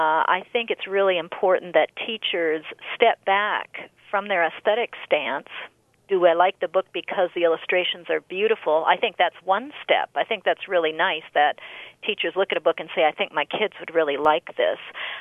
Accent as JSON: {"language": "English", "region": "South Dakota", "country": "United States", "tie": "born or raised there", "said": "I come from South Dakota, and I grew up in the culture of Native Americans"}